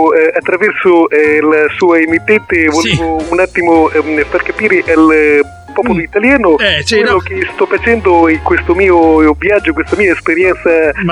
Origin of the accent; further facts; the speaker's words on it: Parma, Emilia-Romagna, Italy; perché sono di Parma e a Parma praticamente siamo tutti delle gran zucche.